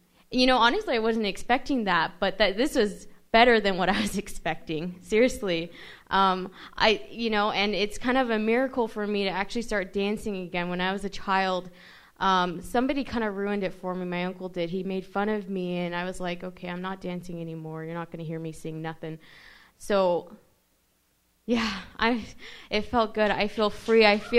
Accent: Vancouver, Washington, United States; I'm from Vancouver, Washington.

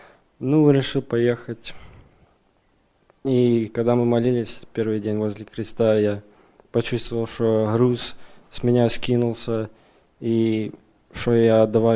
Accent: Indiana, United States; я из Индианы.

